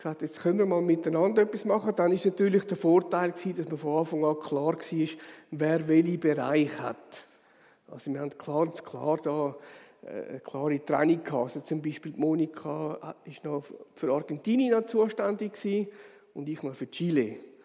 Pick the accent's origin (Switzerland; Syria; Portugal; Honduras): Switzerland; Zurich; Also ich bin in Zürich aufgewachsen.